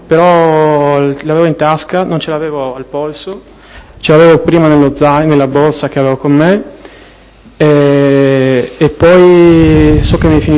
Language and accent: Italian; Trieste, Friuli-Venezia Giulia, Italy; born there; sono nato a Trieste il 16 settembre 1967, abito a Trieste.